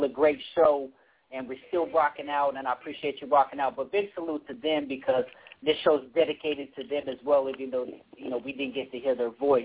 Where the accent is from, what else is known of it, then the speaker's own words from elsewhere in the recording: West Coast, United States; I grew up in the West Coast.